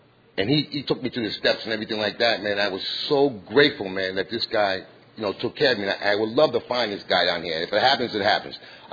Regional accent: Yonkers, New York, United States; I'm an alcoholic. And I'm from Yonkers, New York.

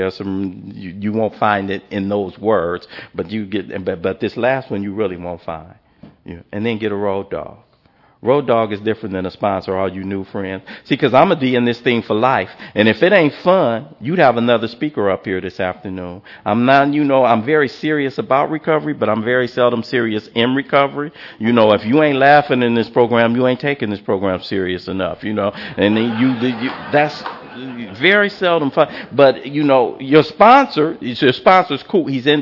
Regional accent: the South, United States; And we grew up Southern. We grew up in Baptist church. Walked up the street to church every single morning.

